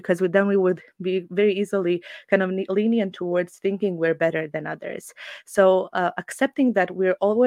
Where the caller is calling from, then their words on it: Bosnia & Herzegovina; I'm joining you from Bosnia.